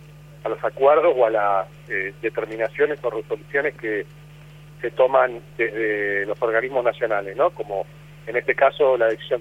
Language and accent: Spanish; San Antonio de Areco, Buenos Aires Province, Argentina; yo soy de San Antonio de Areco